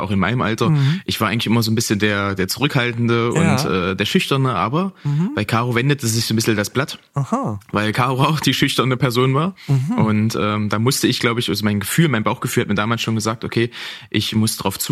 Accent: Schönebeck, Saxony-Anhalt, Germany; Also wir kommen beide aus Schönebeck im schönen Sachsen-Anhalt.

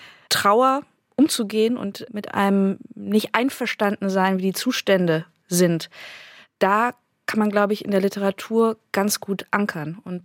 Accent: Bremen, Germany; Früher als Kind Werder, ich komme ja aus Bremen

